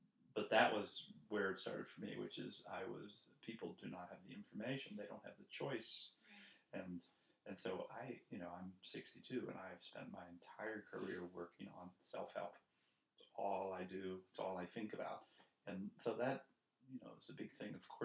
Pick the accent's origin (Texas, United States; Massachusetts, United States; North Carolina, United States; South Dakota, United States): North Carolina, United States; Charlotte; born or raised there; also born or lived in Raleigh